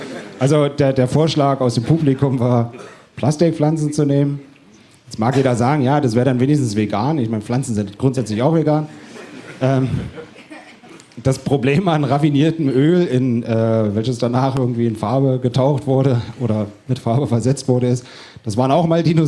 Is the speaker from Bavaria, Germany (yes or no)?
no; Dresden, Saxony, Germany; Also ich komme aus Dresden und wir haben ein sehr gutes französisches Restaurant.